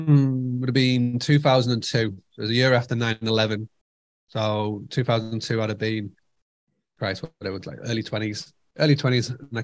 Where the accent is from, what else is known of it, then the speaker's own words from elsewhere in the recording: Scarborough, Yorkshire and the Humber, United Kingdom; So I grew up in Scarborough. So where I was born in a little village just on the outside.